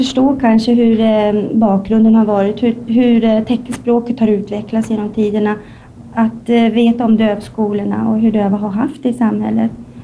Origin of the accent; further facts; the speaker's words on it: Stockholm, Stockholm County, Sweden; Nej, jag kommer från Stockholm.